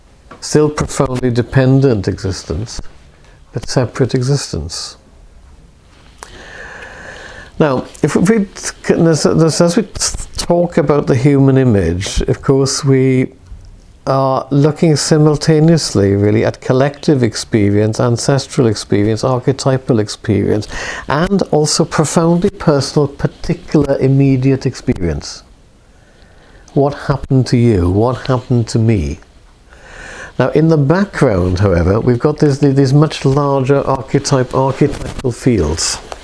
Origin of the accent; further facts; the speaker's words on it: Wales, United Kingdom; Suddenly I'm a Brit, and I'm Welsh. I hate being a Brit. Well, it's being Welsh. I'm fine with being Welsh. I never wanted to be a Brit.